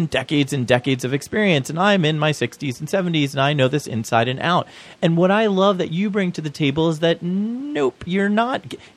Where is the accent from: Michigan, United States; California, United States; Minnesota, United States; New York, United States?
New York, United States; Manhattan; as we've established, we're both from Manhattan.